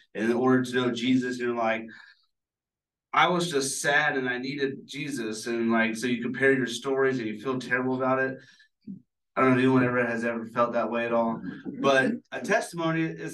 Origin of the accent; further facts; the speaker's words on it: Dahlonega, Georgia, United States; I'm from Dahlonega, or as y'all call it, Dahlonega.